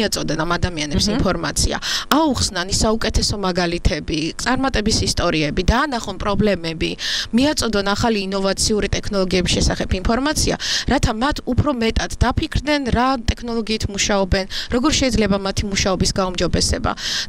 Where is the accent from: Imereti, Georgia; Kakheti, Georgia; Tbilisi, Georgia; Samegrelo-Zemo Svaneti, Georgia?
Kakheti, Georgia